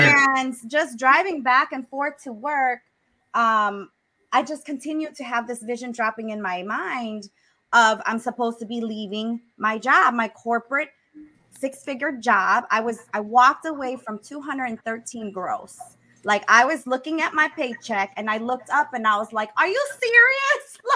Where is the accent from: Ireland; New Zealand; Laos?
Laos; also born or lived in Thailand; now in United States; I was born homeless outside the refugee camps of Thailand. Okay. I'm from Laos, a small country in Southeast Asia.